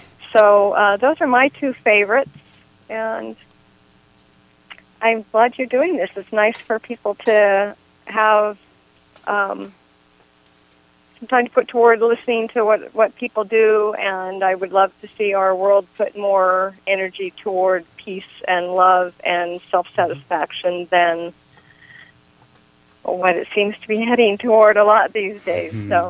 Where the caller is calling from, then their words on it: Ukiah, California, United States; I'm from Ukiah.